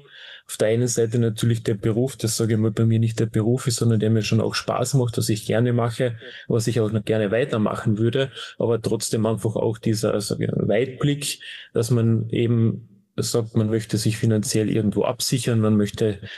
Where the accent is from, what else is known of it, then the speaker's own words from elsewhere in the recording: Carinthia, Austria; Ich komme aus Österreich, aus Kärnten, ist ganz im Süden.